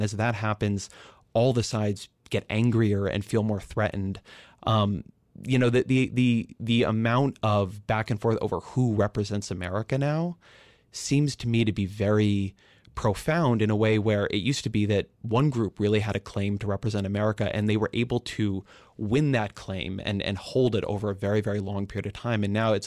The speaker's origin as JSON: {"language": "English", "region": "California", "country": "United States", "tie": "born or raised there"}